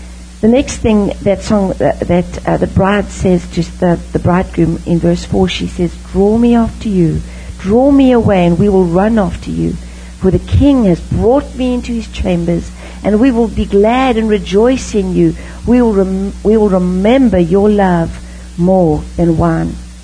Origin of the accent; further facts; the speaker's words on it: South Africa; You know, I grew up in South Africa. That's why I speak a little differently. And we speak two languages in South Africa.